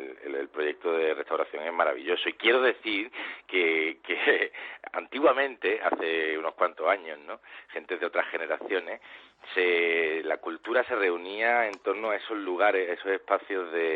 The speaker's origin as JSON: {"language": "Spanish", "town": "Málaga", "region": "Andalusia", "country": "Spain", "moved": "yes", "lives_now": "Madrid, Spain", "said": "yo soy de Málaga, estudié en la Escuela de Arte Dramático"}